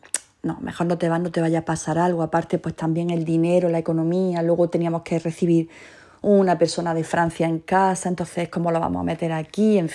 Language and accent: Spanish; Andalusia, Spain; yo nací en un pueblo de Jaén, España, y que ahí en mi pueblo y en mi familia y en mi entorno